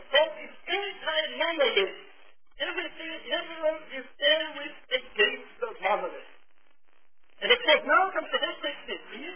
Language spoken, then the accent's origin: English; Tyrol, Austria; where I come from the Austrian Tyrol, we had four estates